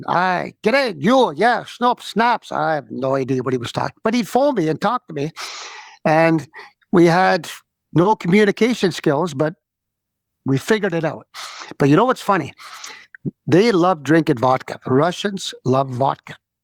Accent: Canada; Like, we're Canadian guys. We drink beer.

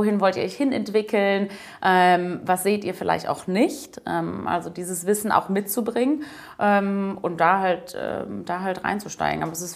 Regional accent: Leipzig, Saxony, Germany; also born or lived in Munich; Also, gebürtig München, bin aufgewachsen in Leipzig, habe dann in Bayreuth studiert.

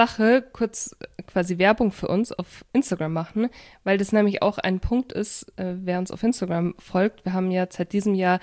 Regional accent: Munich, Bavaria, Germany; wir sind ja aus München, Nähe München.

